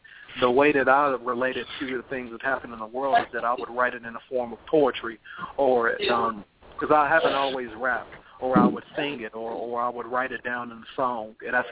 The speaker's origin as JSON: {"language": "English", "town": "Chicago", "region": "Illinois", "country": "United States", "lives_now": "East Chicago, United States", "said": "You know, I'm from Chicago, but I live in East Chicago now."}